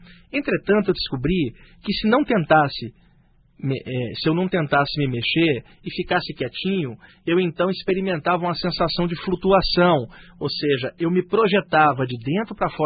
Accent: Rio de Janeiro, Brazil; born there; moved away as an adult; now in São Paulo, Brazil; Esse mês agora, dia 23, eu vou estar completando 45 anos de idade. Eu nasci em 1961 no Rio de Janeiro e eu moro em São Paulo desde 1990.

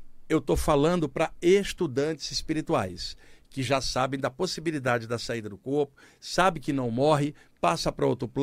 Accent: Rio de Janeiro, Brazil; eu tenho família, a minha família vem uma parte de Portugal, por exemplo, né? Cresci no Rio de Janeiro.

